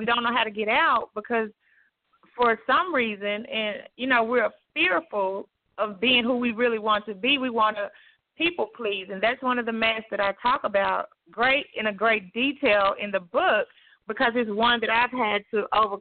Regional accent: Memphis, Tennessee, United States; now in Houston, United States; Right now I am residing in Houston, Texas, but I am from Memphis. I've been in Houston for about 2 years.

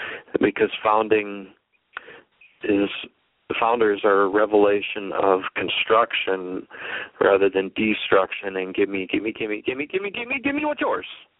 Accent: South Dakota, United States; I just wasn't aware of that growing up in South Dakota.

